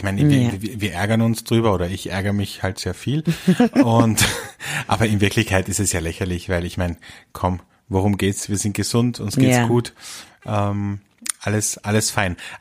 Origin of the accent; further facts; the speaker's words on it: Velden, Carinthia, Austria; ich habe ja immer bei uns in Kärnten, in Velden, jedes Jahr als Kind im Krippenspiel mitgespielt.